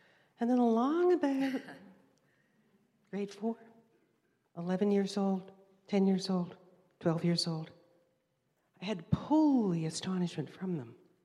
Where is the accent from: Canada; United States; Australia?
Canada; I'm sorry, I'm from Canada, grade 13, and then adults, and then older adults.